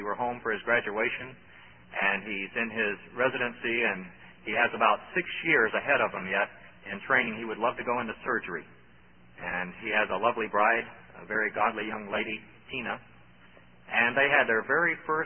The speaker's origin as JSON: {"language": "English", "region": "Ohio", "country": "United States", "tie": "born there", "said": "I was born in Ohio and came south and found a lovely southern bride"}